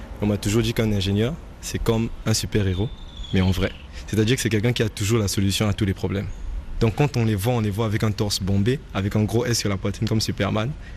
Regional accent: Republic of the Congo; Chez nous, au Congo-Brazzaville, c'est tout d'abord pour ta famille.

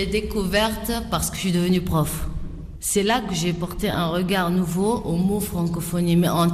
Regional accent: Lebanon; Je disais, je suis libanaise, mais sans savoir c'est quoi être libanaise. Et pour moi, je suis africaine plutôt.

